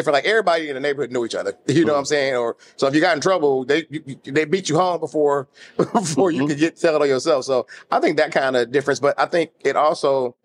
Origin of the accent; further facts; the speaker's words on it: Detroit, Michigan, United States; but I'm from the Metro Detroit area.